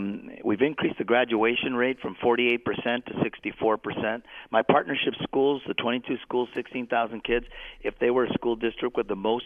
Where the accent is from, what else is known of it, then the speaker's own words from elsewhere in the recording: City Terrace, California, United States; This is an honor that I frankly never expected as a growing up in City Terrace as a young boy